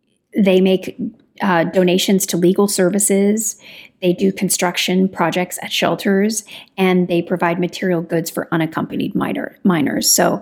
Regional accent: Kentucky, United States; I think I did Kentucky bourbon because I'm from Kentucky.

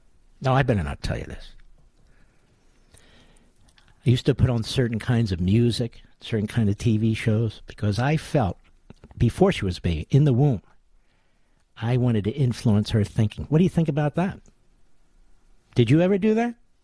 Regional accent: Pennsylvania, United States; I'm from Pennsylvania. Where is Gibson?

